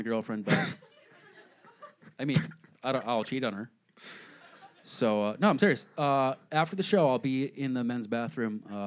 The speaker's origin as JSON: {"language": "English", "town": "Boston", "region": "Massachusetts", "country": "United States", "said": "And I'm from Boston."}